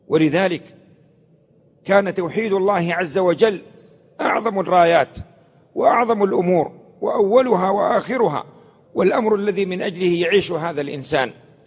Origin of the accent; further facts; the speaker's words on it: Mecca, Makkah Province, Saudi Arabia; الدرزن يسمونه عندنا في مكة الدرزن يعني 12.